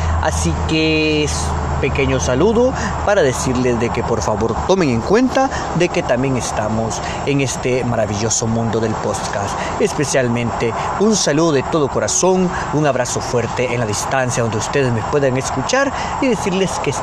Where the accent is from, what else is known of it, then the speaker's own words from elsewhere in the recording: El Salvador; Pues déjenme contarles que yo soy de El Salvador y soy una persona que le gusta mucho las redes sociales